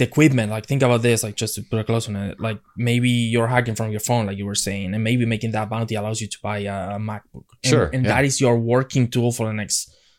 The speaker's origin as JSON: {"language": "English", "country": "Argentina", "said": "Like, yeah, I am from Argentina."}